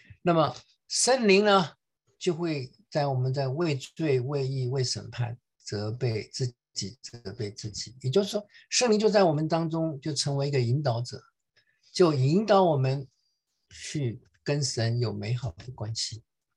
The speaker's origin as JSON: {"language": "Chinese", "country": "China", "said": "我们中国人都知道孟母三迁的故事哈。"}